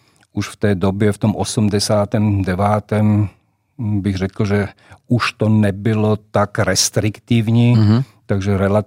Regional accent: Bratislava, Bratislava Region, Slovakia; Já jsem vyrostl, nebo narodil jsem se ve staré části, možná i v Praze se je známa ta část Petržalka, která byla na druhé straně Dunaje, za mého mládí to byla ještě vesnice. No a pak Petržalku zbourali, bydleli jsme normálně na sídlišti

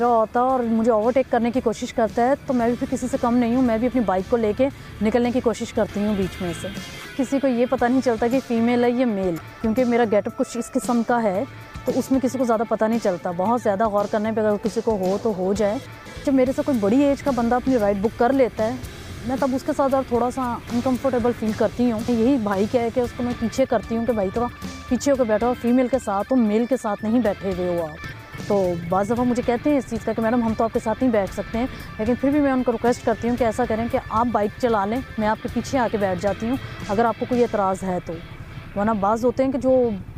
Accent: Lahore, Punjab, Pakistan; اور میں لاہور کی رہنے والی ہوں۔

